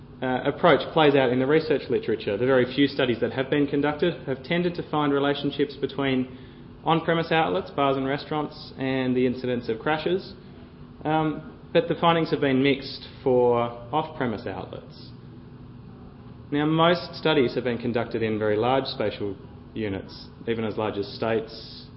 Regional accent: Melbourne, Victoria, Australia; we used data from Melbourne, which is in Australia, it's my hometown.

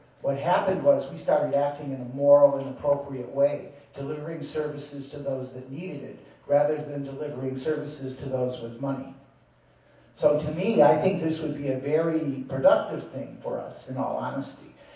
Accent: Ohio, United States; and I'm from Ohio, we have an Ohio single-payer bill

